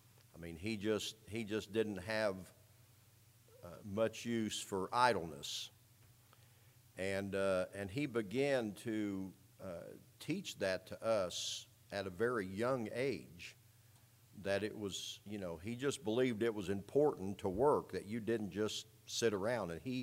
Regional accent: Indianapolis, Indiana, United States; growing up in Indianapolis, we had winter weather.

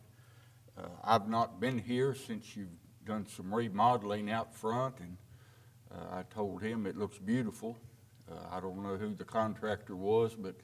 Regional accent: Louisville, Kentucky, United States; I grew up in Louisville and was a member of Becker Drive.

